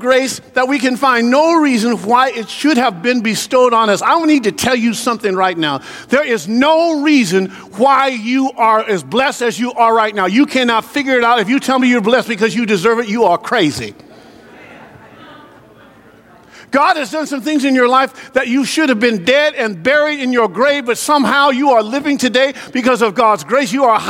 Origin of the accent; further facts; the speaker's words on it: Portland, Oregon, United States; where I came from, I was from Southeast Portland. We were poor. Wasn't poor, we were poor. Couldn't afford the other O-R, poor.